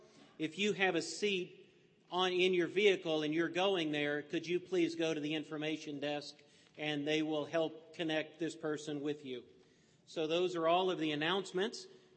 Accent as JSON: {"language": "English", "town": "Columbus", "region": "Ohio", "country": "United States", "said": "I'm from Columbus, Ohio."}